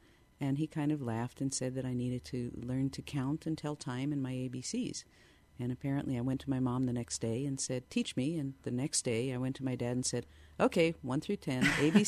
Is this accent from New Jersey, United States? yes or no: no; Philadelphia, Pennsylvania, United States; I grew up in Philadelphia. That's how I think of it. I learned to be a person.